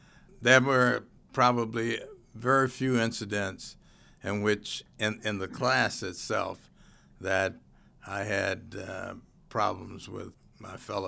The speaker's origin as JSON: {"language": "English", "town": "Little Rock", "region": "Arkansas", "country": "United States", "tie": "born or raised there", "said": "was necessary to make a change in how African Americans were viewed and what the opportunities were growing up in Little Rock."}